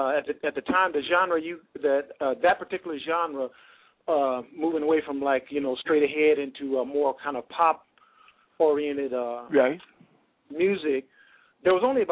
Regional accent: Los Angeles, California, United States; I was born in L.A. I no longer live in L.A., but I was born in L.A.

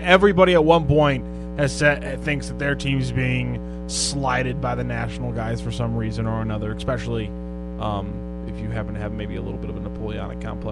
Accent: St. Louis, Missouri, United States; after growing up in St. Louis, I'm pretty sure I can't live in a city bigger than St. Louis.

